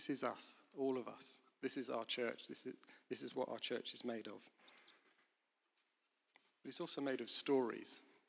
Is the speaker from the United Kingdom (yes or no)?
yes; England, United Kingdom; And being English, I know the power of a cup of tea.